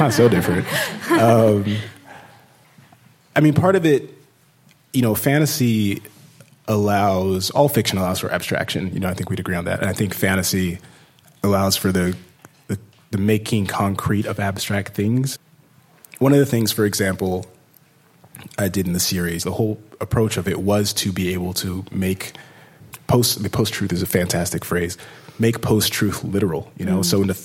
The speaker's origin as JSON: {"language": "English", "country": "United States", "tie": "born there", "said": "I'm Nigerian American. I was born in the States, but a lot of my time as a kid was spent listening to my dad's stories."}